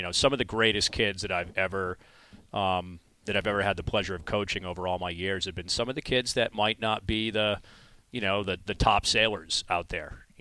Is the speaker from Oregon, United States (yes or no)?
no; Providence, Rhode Island, United States; Well, home is here. I went to Moses Brown for high school.